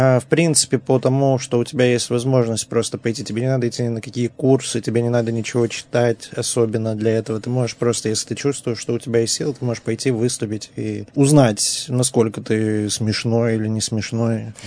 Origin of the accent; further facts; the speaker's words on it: Nizhny Tagil, Sverdlovsk Oblast, Russia; Нет, родился я, естественно, на Урале, да. Я из Нижнего Тагила, потрясающий город, Нижний Тагил.